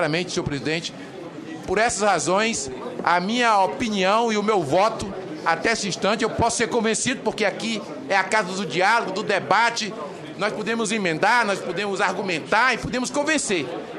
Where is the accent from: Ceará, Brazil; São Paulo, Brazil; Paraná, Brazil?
Ceará, Brazil; quem vai decidir o investimento lá no meu estado, do Ceará, é um órgão gestor do fundo.